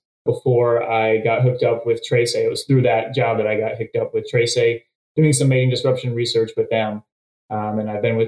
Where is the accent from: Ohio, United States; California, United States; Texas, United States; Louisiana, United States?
Ohio, United States; now in Central Valley, United States; Originally, I grew up in Ohio, so very little familiarity with the crops out here